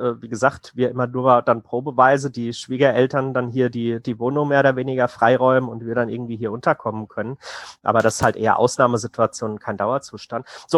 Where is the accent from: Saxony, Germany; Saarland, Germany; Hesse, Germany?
Hesse, Germany; Und in Hessen, ne, wir kommen aus Hessen